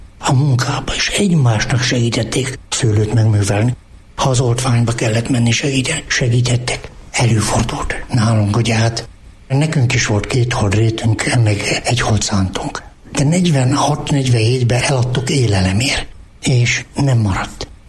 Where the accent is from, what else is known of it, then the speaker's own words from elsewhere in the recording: Abasár, Heves, Hungary; also born or lived in Gyöngyös; De én Abasárinak érzem magam. Ott nőttem föl.